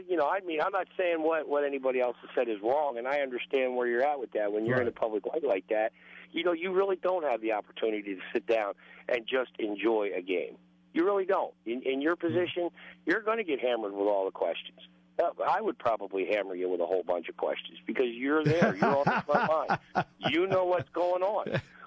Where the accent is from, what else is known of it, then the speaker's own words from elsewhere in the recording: New Jersey, United States; I'm originally from New Jersey, you know, living in the southern part of New Jersey, I was able to see a lot of the players